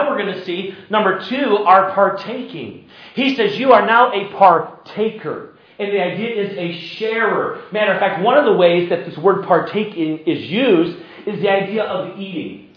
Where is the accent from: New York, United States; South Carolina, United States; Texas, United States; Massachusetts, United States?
South Carolina, United States; Now, down south, where I grew up in South Carolina, we do this all the time.